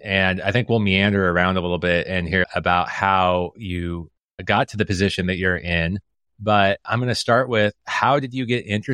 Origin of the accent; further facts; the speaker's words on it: Omaha, Nebraska, United States; I grew up in Omaha, Nebraska.